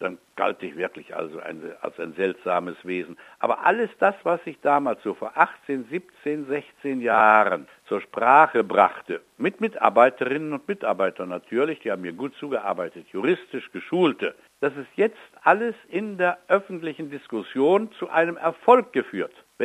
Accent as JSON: {"language": "German", "region": "East Germany", "country": "Germany", "tie": "born or raised there", "said": "Aber ich bin in der DDR aufgewachsen, da gab es die einen nicht und die anderen nicht."}